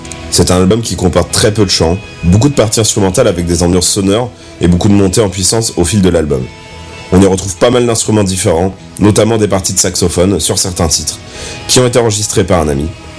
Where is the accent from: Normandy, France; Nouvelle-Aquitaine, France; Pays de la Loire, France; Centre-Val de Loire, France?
Normandy, France; Le Havre; je viens du Havre